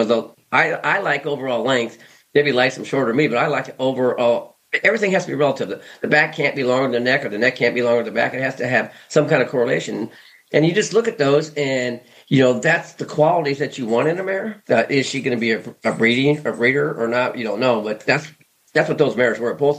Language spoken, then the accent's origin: English; Ohio, United States; when I became a horse trainer, I'm from Ohio